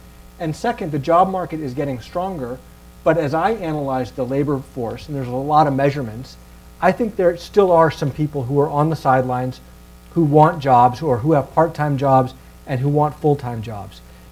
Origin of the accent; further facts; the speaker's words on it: Ohio, United States; So first of all, I was born and raised in Ohio. I went to school in Illinois.